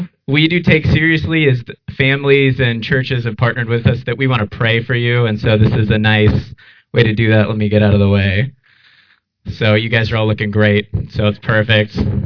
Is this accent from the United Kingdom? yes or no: no; United States; training them to go to countries that I, as an American, might have trouble having access to.